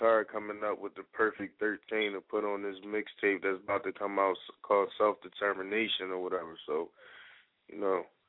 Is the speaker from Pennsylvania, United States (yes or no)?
yes; Philadelphia, Pennsylvania, United States; from Southwest Philadelphia, you know.